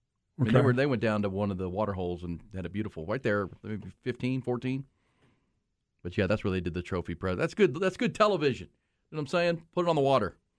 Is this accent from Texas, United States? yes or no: yes; Houston, Texas, United States; So when I was growing up in Houston, actually I was in college when the Houston Oilers blew the lead to the Buffalo Bills.